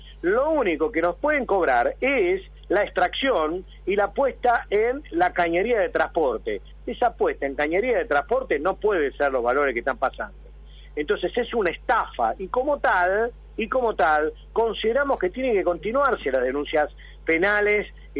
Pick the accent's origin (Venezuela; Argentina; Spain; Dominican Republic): Argentina; a vivir por lo nuestro como corresponde como argentinos